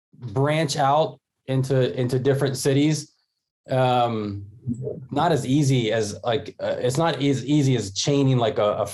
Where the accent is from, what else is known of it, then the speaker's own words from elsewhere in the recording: Florida, United States; And I'm originally from Florida. And I was like, well, I got to get somewhere sunnier and nicer.